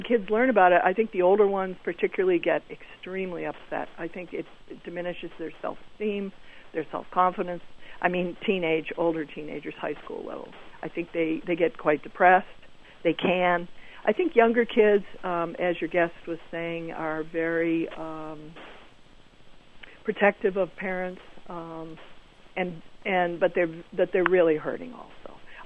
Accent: New England, United States; I'm from New England originally, and you could put New England in one corner of this state, all six states.

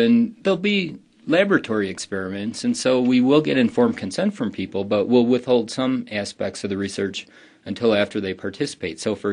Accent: Ohio, United States; because when I was growing up in Ohio, we had similar rumors, only they weren't alligators, they were pet snakes.

